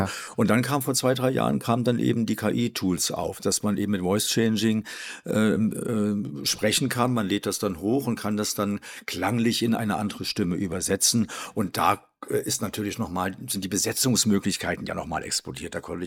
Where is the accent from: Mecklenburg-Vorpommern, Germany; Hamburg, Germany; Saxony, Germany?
Mecklenburg-Vorpommern, Germany; Schwerin; also born or lived in Ballroda; geboren bin ich 1957 bei Torgau in Ballroda, einem kleinen Dorf an der Elbe. Bin dann durch verschiedene Umzüge, mein Vater war bei der Armee und bei der Polizei, da ist er viel versetzt worden, irgendwann in Schwerin gelandet, da aufgewachsen.